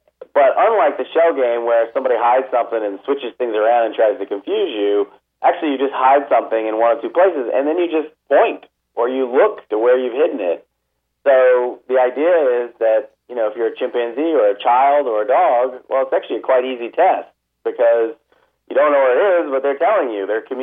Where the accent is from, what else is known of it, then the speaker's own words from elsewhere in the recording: Atlanta, Georgia, United States; I actually stayed in my hometown to go to college. I grew up in Atlanta, and I went to Emory University